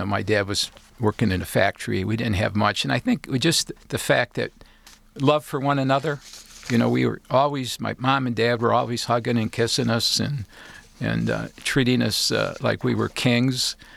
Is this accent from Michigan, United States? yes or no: yes; Dearborn Heights, Michigan, United States; Grew up in Dearborn Heights. I have two brothers that are twins, 2 years younger than me. My dad worked in a factory, Ford Motor Company, the parts depot in Livonia.